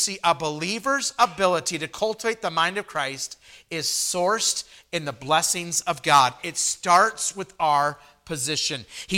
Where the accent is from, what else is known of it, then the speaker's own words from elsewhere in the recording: Idaho, United States; I'm from Idaho. I grew up in Idaho.